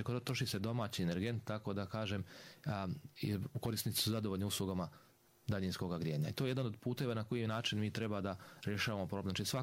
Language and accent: Bosnian; Bosnia & Herzegovina; ako imamo veće solarno zračenje ili veću insolaciju kod nas u Bosni i Hercegovini u odnosu u Njemačku